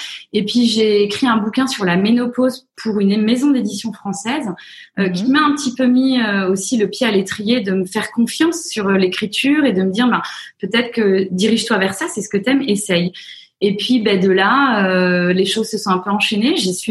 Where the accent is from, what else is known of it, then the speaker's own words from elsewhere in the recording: France; accent: French; mon accent, au bout de 2 minutes, on me dit « Oh, you're so French, you're so cute !»